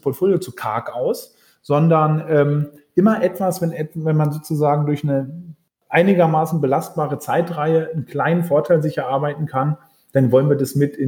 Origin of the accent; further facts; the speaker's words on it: Norderney, Lower Saxony, Germany; now in Berlin, Germany; obwohl ich in Berlin wohne, sogar in Berlin geboren bin, bin ich aufgewachsen auf Norderney, also auch voll im Sturm gelegen. Ja, meine Mutter ist Norderneierin